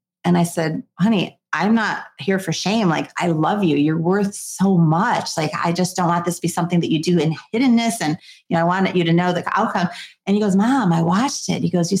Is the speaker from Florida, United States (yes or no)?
yes; Florida, United States; You know, I'm also from Florida